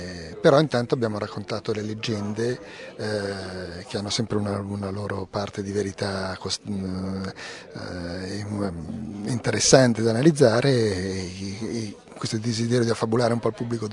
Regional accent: Varallo, Piedmont, Italy; born there; sono nato in montagna, sono nato a Varallo e fin da piccolo vado lì

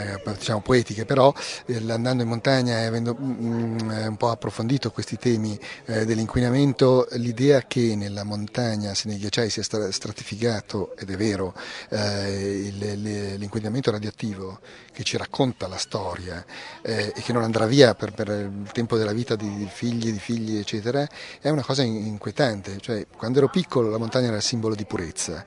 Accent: Varallo, Piedmont, Italy; born there; sono nato in montagna, sono nato a Varallo e fin da piccolo vado lì

